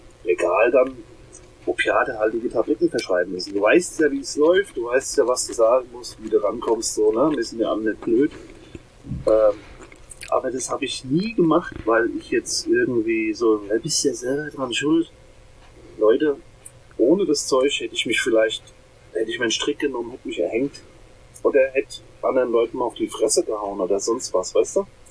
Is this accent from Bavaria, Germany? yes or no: no; Lower Saxony, Germany; Ich komme aus der Jade-Ecke, ja.